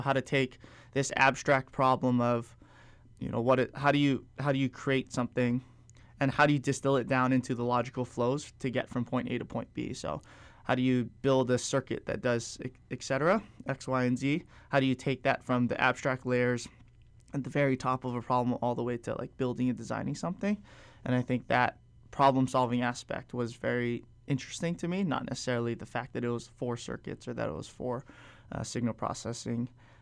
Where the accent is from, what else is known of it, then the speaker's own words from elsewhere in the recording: Hawaii, United States; And I think the thing I like about having, growing up in Hawaii and at least having the perspective from Hawaii, is that that's not how the rest of the world always is, right?